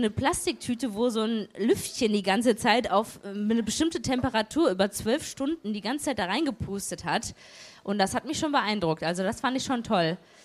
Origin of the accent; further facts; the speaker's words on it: North Rhine-Westphalia, Germany; ich komme aus dem Ruhrgebiet. Und da ergibt sich sowas einfach.